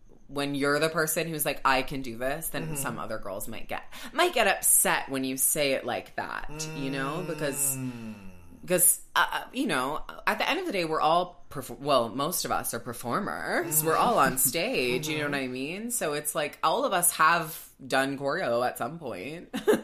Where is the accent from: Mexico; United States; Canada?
Canada; Canadian nice girls.